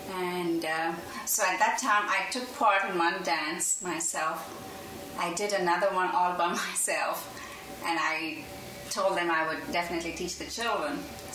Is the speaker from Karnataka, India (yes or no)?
no; Tamil Nadu, India; born there; I was born in a village in Madras, from the state of Madras, about 200 miles.